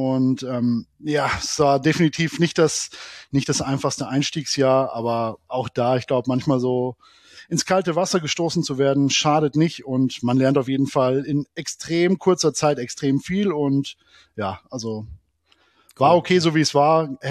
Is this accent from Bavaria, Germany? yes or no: yes; Bavaria, Germany; now in North Rhine-Westphalia, Germany; Man wird auch als Bayer wohlwollend in der Familie willkommen und herzlich